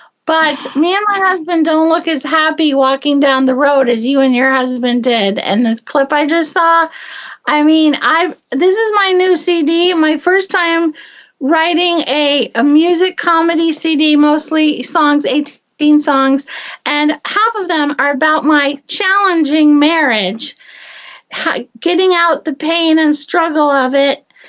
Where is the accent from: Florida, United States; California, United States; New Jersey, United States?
Florida, United States; Miami; and I was raised in Miami, so all my neighbors were Cubans who had come over to Miami for freedom on rafts from communist Cuba.